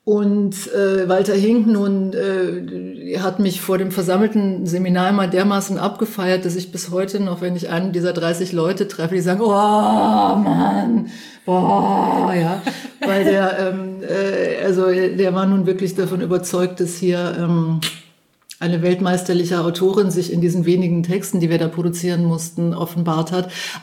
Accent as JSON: {"language": "German", "town": "Cologne", "region": "North Rhine-Westphalia", "country": "Germany", "said": "Ich bin ja aus Köln"}